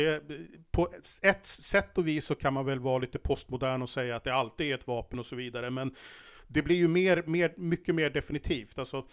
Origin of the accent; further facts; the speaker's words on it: Sweden; jag som svensk, sympatiserar med Ukraina, hoppas det går bra för Ukraina